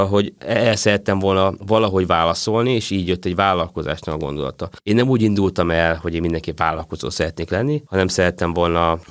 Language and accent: Hungarian; Pilisszentlászló, Pest, Hungary; Én Pilisztendászon nőttem föl, ami ugye gyakorlatilag Szentendre mellett van, egy völgyben, a kert végében erdő van.